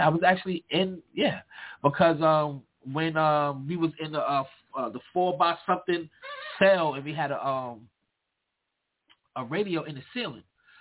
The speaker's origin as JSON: {"language": "English", "town": "Brooklyn", "region": "New York", "country": "United States", "said": "And they all of them knew I was from Brooklyn. It wasn't like I'm trying to make myself know I'm from Brooklyn."}